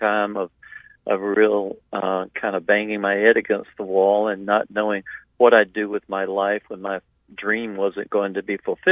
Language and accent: English; Columbia, South Carolina, United States; I grew up in Columbia, South Carolina, a community of about 100,000 at that time.